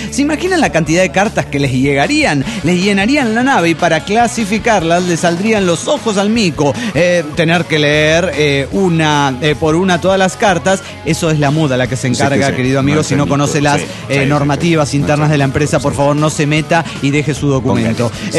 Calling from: Mar del Plata, Buenos Aires Province, Argentina; de Mar del Plata en Chichinales.

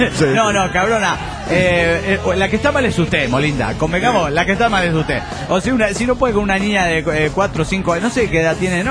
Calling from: El Bolsón, Argentina; del Bolsón Argentina.

